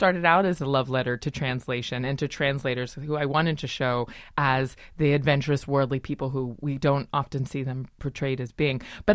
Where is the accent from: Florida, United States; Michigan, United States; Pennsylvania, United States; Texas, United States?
Pennsylvania, United States; also born or lived in Chile / Brazil / New York; I grew up in Appalachia, about 2 hours outside of Pittsburgh.